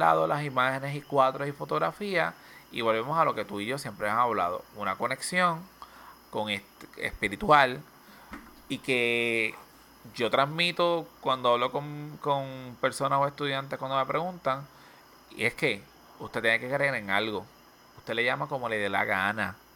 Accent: Puerto Rico; uno piensa como puertorriqueño, que nosotros somos la última bola del desierto

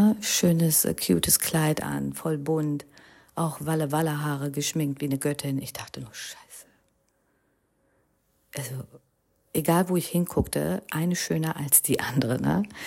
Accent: India; German is a second language; Die sollen schon wissen, dass ich aus Indien komme, ne, bin ja stolze Inderin und so.

